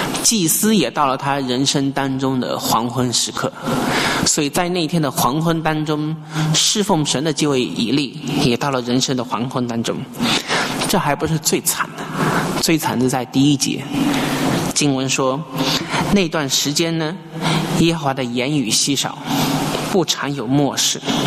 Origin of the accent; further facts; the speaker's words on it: China; OK 棒是我们大陆人说的创可贴